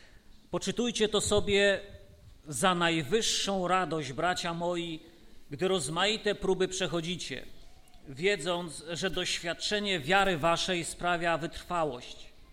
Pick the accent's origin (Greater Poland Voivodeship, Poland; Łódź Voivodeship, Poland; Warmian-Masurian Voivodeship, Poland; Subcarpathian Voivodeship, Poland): Subcarpathian Voivodeship, Poland; Tarnobrzeg; mimo że ja jestem z Tarnobrzegu, łączy mnie historia 21 lat już